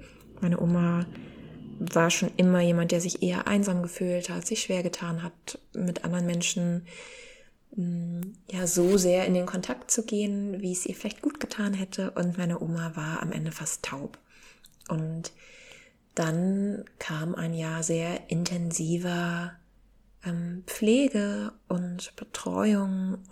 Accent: Southern Germany, Germany; dort in Süddeutschland, wo ich auch geboren bin, was für mich auch ja so meine Heimat eigentlich ist

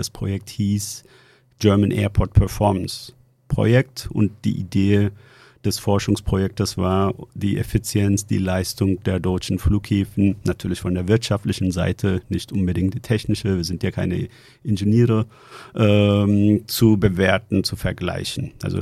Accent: Istanbul, Turkey; Als ich Kind war, also ich bin in Istanbul groß geworden in der Türkei.

